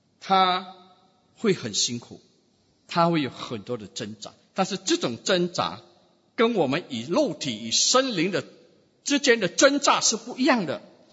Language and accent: Chinese; Singapore; 很多时候我们新加坡人会很喜欢一句话叫做赢赢 win win